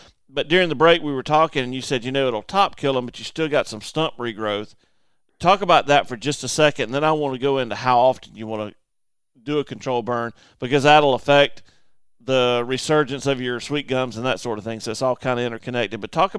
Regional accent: Kansas, United States; now in South Carolina, United States; I mean, we're from Kansas. What's an invasive tree?

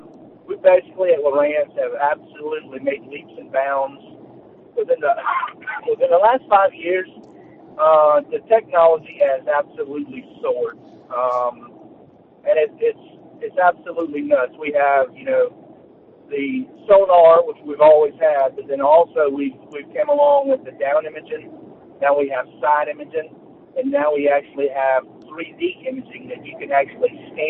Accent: Due West, South Carolina, United States; I'm actually from Due West, South Carolina.

